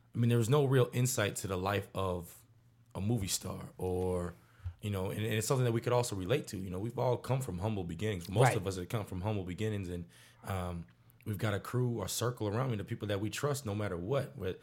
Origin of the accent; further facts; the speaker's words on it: Madison, Wisconsin, United States; also born or lived in San Antonio; Raised in Madison, Wisconsin.